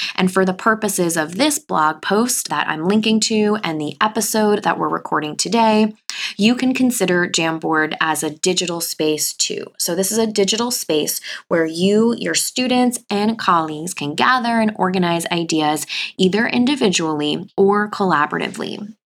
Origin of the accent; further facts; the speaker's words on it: Long Island, New York, United States; accent: Long Island; You heard me there with my Long Island accent sneaking out.